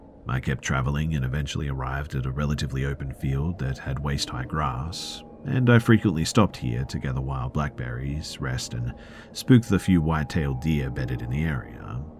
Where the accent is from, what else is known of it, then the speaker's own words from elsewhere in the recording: Ohio, United States; I grew up in the Midwest, Ohio to be more specific. The town, or village as we grew up calling it, was not large by any means, maybe around 40 to 50 people at most.